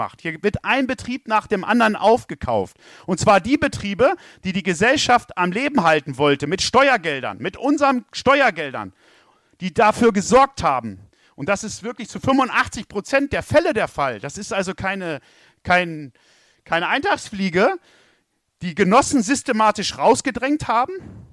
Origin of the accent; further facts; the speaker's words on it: Thuringia, Germany; Ein gutes Beispiel, wo ich herkomme, aus Thüringen, da gibt es ein Dorf, das nennt sich Tiefengruben.